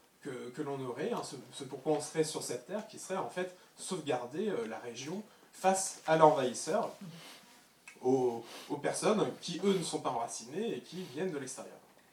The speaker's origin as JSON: {"language": "French", "region": "Pays de la Loire", "country": "France", "said": "je venais de Vendée, que j'avais des grands-parents paysans qui parlaient patois."}